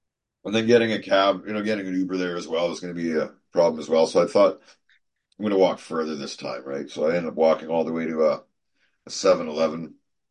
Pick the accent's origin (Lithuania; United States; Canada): Canada; Vancouver, British Columbia; the guy popped huge hearing that I was from Vancouver, BC.